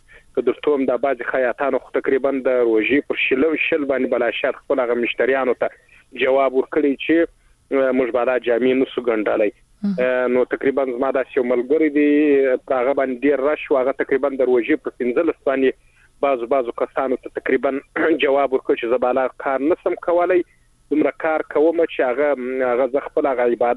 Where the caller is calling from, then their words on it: Helmand, Afghanistan; د هلمند نه اړیکه نیولې ده